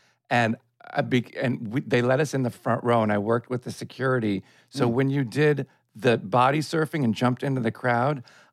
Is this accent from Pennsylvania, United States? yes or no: no; Glen Ellyn, Illinois, United States; Yeah, I grew up in Glen Ellyn, Illinois, suburb of Chicago, yeah.